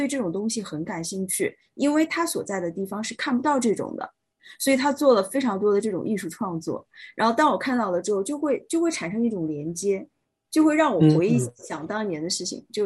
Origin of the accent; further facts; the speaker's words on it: China; 其实我是在中国长大的